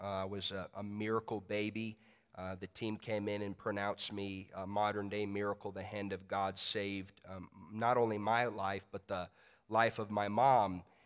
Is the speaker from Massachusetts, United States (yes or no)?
no; Indianapolis, Indiana, United States; So I hail from Indianapolis, Indiana. I grew up a pastor's son.